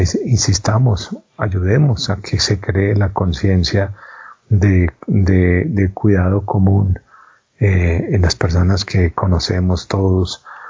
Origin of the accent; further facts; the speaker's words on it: Colombia; Como pueblo colombiano hemos pasado muchas crisis